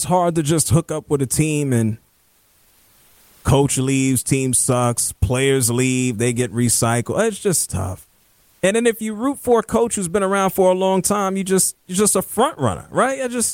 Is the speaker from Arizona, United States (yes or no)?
no; Philadelphia, Pennsylvania, United States; born there; I was born in Philly, so whatever, but I'm sitting here with a Drexel shirt on.